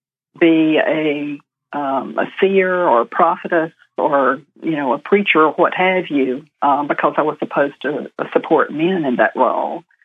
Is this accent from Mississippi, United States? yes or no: yes; Mississippi, United States; born there; I was born in Mississippi to a mom who was a Christian fundamentalist and to a dad who was almost an atheist